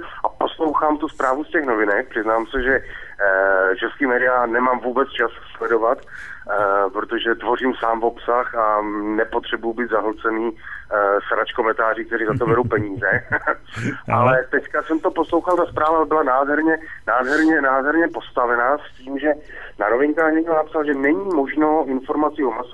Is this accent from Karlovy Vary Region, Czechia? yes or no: no; Moravian-Silesian Region, Czechia; Vzhledem, že jsem z Ostravska, tak vím, co to je prosák